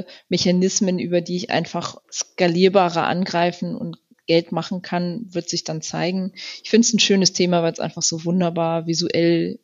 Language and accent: German; Burgdorf, Lower Saxony, Germany; Also ich habe tatsächlich als Schülerin schon sämtliche Informatikbücher der Stadtbibliothek Burgdorf, meiner Heimatstadt, gelesen.